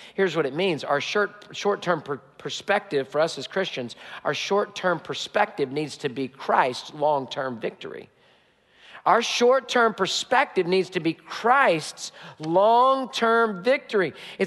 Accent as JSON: {"language": "English", "country": "United States", "said": "I'm an American, but let me tell you what I am before I'm an American."}